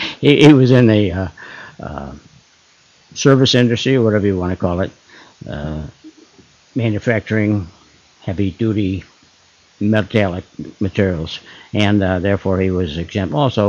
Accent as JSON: {"language": "English", "town": "Chicago", "region": "Illinois", "country": "United States", "tie": "born or raised there", "said": "I was born in Chicago, Illinois, December 27th, 1922, and lived all of my premarital life in Austin, the west side of Chicago"}